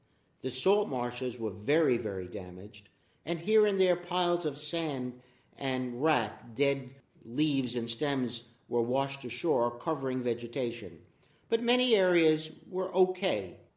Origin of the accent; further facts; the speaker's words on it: Far Rockaway, New York, United States; Yep, I was raised in Far Rockaway. I'm a graduate of Far Rockaway High School. Go Seahorses! It was a wonderful place for a young boy to grow up, near the beach.